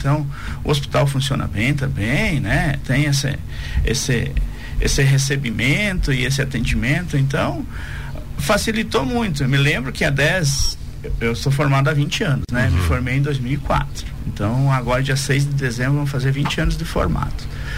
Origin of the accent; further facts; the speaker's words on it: Xaxim, Santa Catarina, Brazil; Voltei para minha terra, voltei para minha cidade